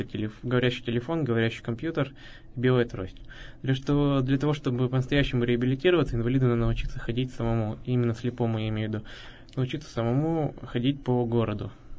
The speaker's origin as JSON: {"language": "Russian", "town": "Uray", "region": "Khanty-Mansi Autonomous Okrug", "country": "Russia", "tie": "born or raised there", "lives_now": "Yekaterinburg, Russia", "said": "моя родина — это Ханты-Мансийский автономный округ. Родители у меня остались там, в маленьком городке Урай, а я уже несколько лет живу здесь, в Екатеринбурге."}